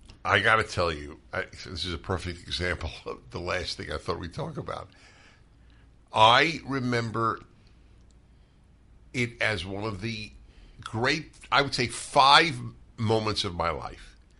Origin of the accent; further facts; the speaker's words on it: Brooklyn, New York, United States; I was this kid from Brooklyn, which is how I still think of myself. This kid from Brooklyn is being brought to Nashville, Tennessee, which sounded so exotic to a New Yorker.